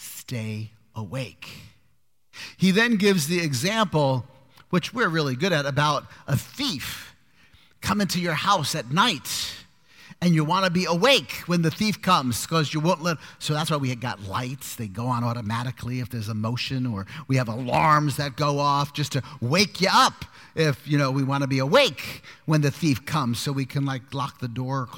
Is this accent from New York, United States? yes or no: yes; Brooklyn, New York, United States; I grew up in Brooklyn. We had holidays, Jewish holidays. Rosh Hashanah, Yom Kippur.